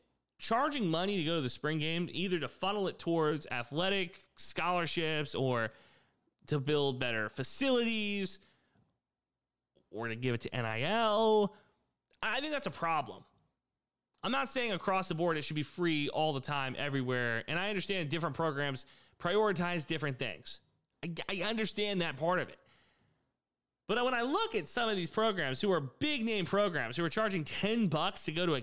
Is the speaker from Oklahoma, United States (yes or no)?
no; San Antonio, Texas, United States; He's a 6'7 sharpshooter from my hometown, San Antonio, Texas.